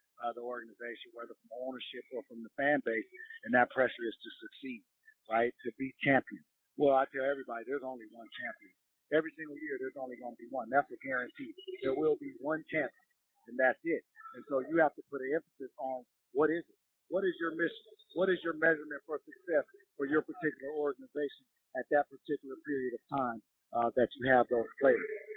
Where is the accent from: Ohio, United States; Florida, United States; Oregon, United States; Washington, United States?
Washington, United States; Seattle; He's from my hometown, Seattle, Washington.